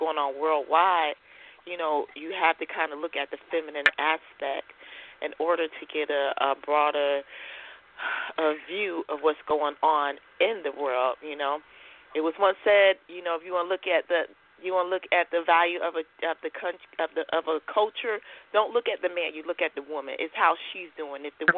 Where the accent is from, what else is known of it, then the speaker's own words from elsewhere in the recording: North Carolina, United States; I'm from North Carolina.